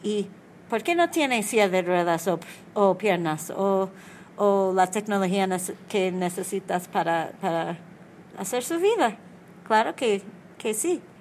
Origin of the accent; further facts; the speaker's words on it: New York, United States; Spanish is a second language; yo soy 42 años, yo crecí, nací en 75 y crecí en Nueva York, afuera de la ciudad.